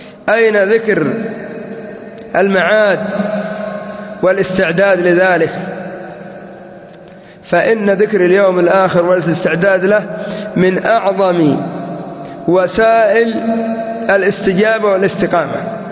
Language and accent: Arabic; Yemen; كان عندنا في اليمن مركز واحد